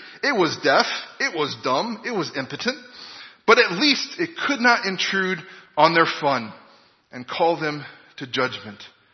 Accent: United States; I don't really understand that too, because I'm an American, and we don't really speak about royalty since we kicked King George out for bossing us around.

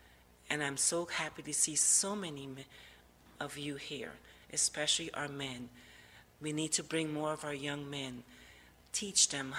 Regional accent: Guyana; now in United States; Guyana, South America. I've been here for 50 years, that's telling my age.

